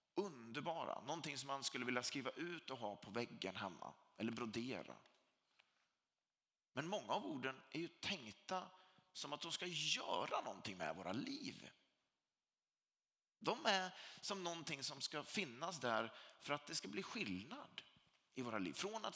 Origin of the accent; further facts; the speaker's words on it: Sweden; För jag är svensk och tycker om när det får vara lite lagom.